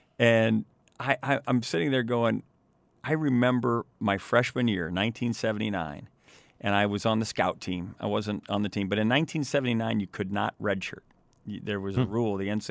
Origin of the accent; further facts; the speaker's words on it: Madison, Wisconsin, United States; born there; I was born in Madison General, there in Madison, Wisconsin, while my dad was in law school back in 1961.